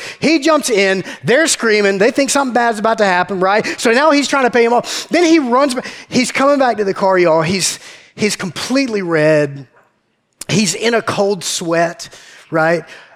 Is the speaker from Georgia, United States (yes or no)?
yes; Georgia, United States; we're from Georgia originally.